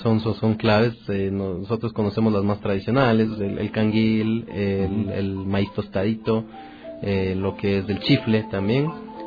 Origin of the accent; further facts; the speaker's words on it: Ecuador; Y es algo que nos da identidad en la parte culinaria como ecuatorianos.